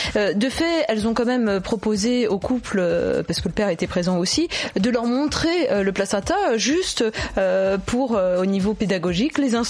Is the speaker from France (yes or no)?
yes; France; Chez nous en France, évidemment un peu moins